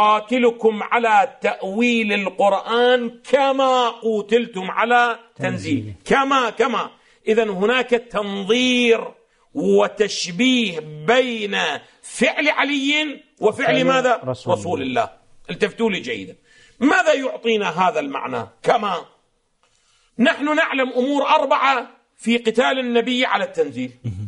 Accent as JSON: {"language": "Arabic", "country": "Iraq", "said": "عندنا في العراق الآن تجدون أن الذي يحمل لواء الثورة المضادة لسقوط النظام البائد"}